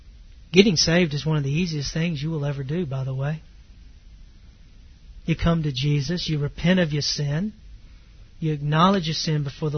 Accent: the South, United States; I knew the gospel message. I grew up in the South.

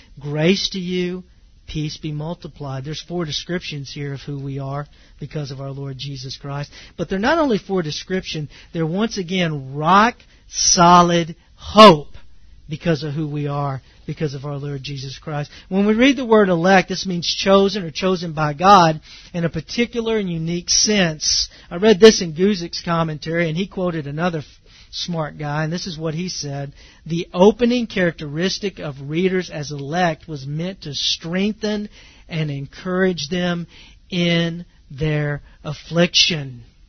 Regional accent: Texas, United States; I mean, I like living here because, you know, I'm a Texan.

